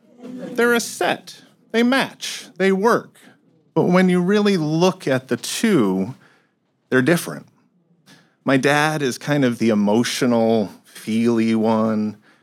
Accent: Connecticut, United States; I'm originally from Connecticut. If you're not familiar with Connecticut, we're known, ironically, for two different things now.

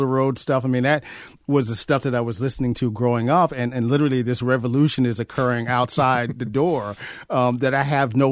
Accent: New York City, New York, United States; And growing up in New York City, I mean, we literally would travel all throughout the five boroughs in public transportation.

